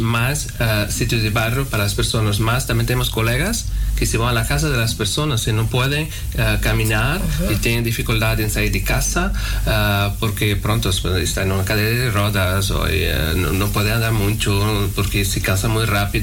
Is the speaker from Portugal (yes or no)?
yes; Portugal; Spanish is a second language; now in Amsterdam, Netherlands; en Portugal, yo soy portugués, no soy español, no hay estas cosas.